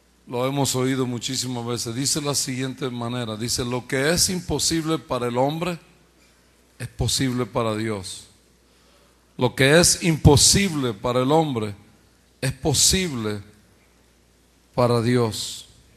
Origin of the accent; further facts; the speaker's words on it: Bayamón, Puerto Rico; born there; Yo nací en Puerto Rico, en la ciudad de Bayamón, Puerto Rico. Le llaman el pueblo del chicharrón, ¿no?